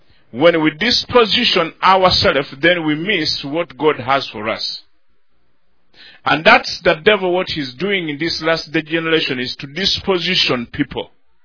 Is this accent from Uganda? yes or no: yes; Uganda; I come from Uganda.